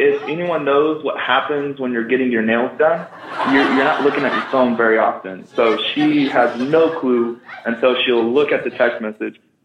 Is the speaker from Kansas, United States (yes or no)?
yes; Kansas, United States; And I'm a barber from Central Kansas.